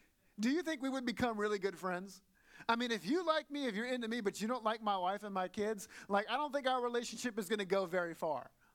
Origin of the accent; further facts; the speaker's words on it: Southern United States, United States; I grew up in the South where it was very traditional. I grew up Pentecostal, fundamentalist Pentecostal, okay?